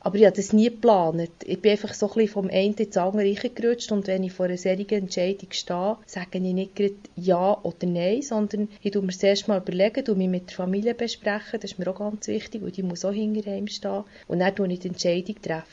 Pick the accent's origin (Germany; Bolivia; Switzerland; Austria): Switzerland; bei uns in der Schweiz hat man die verschiedenen Gemeinden.